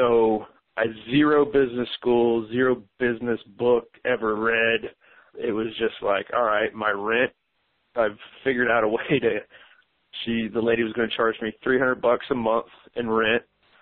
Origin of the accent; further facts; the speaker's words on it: Portsmouth, Ohio, United States; my two big loves in life are the military and my hometown. And earlier we kind of talked about the unique demographics that Portsmouth has to offer.